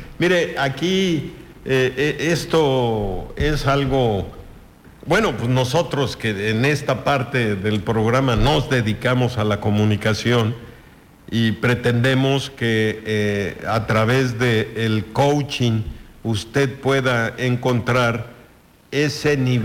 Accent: Mexico; Los mexicanos queremos que todos sean como los mexicanos y los criticamos

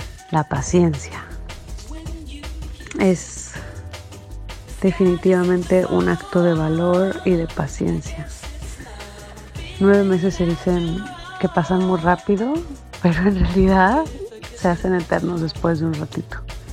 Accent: Mexico; now in Hamburg, Germany; tengo 33 años, soy mexicana, pero vivo en Hamburgo, Alemania.

